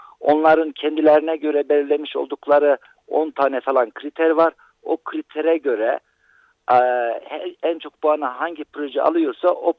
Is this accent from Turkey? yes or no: yes; Sivas, Turkey; also born or lived in Germany; ben Sivas İmralı Çukurut köyünde doğdum 1967'de. Burası Kızıldağ'ın eteklerinde, Kızılırmak'ın doğduğu bir dağ gölünün kenarında güzel bir ilçedir. İlkokulu köyde bitirdim.